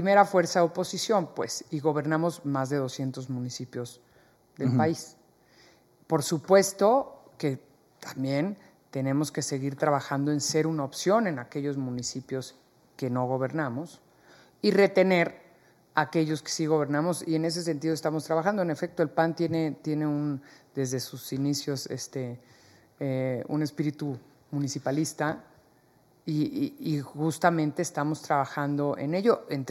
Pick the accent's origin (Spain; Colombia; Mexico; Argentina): Mexico; Veracruz; Nosotros somos … de Veracruz.